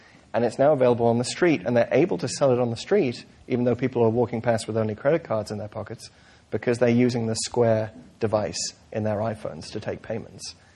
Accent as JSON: {"language": "English", "country": "United Kingdom", "tie": "born or raised there", "lives_now": "United States", "said": "You know, you can tell from my accent, I'm not from around here. I grew up in the UK where we have, you know, roughly 10 national newspapers in cutthroat competition with each other at all times."}